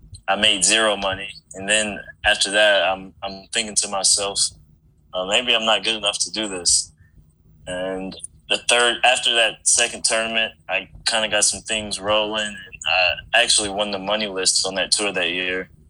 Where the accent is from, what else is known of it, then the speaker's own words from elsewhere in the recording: Flint, Michigan, United States; Well, I grew up in Flint. I transferred schools in the 11th grade to Grand Blanc, and that's where my parents live now. But I grew up in Flint, Michigan.